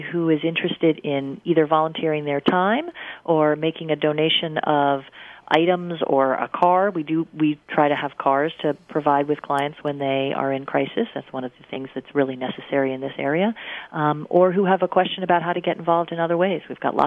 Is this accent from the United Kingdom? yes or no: yes; South West England, United Kingdom; I'm from Cornwall. I really love being embedded in the community that I live in.